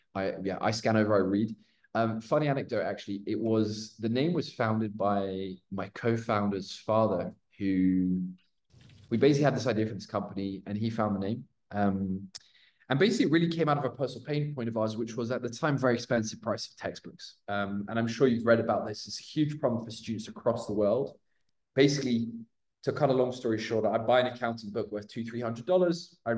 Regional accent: Belgium; it's French originally, but I'm from Belgium. And in Belgium, it's a very weird country because you've got to speak three official languages: German, Flemish, which is like a form of Dutch, and French. So I'm a mix of all, and then I lived abroad.

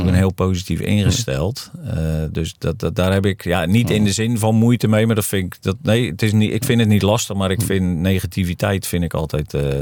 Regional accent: Netherlands; als je daar als Hollander komt

